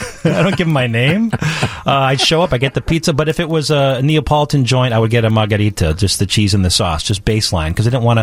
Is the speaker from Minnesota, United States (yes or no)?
yes; Minnesota, United States; listen, I'm from Minnesota. I've lived here for 25 years.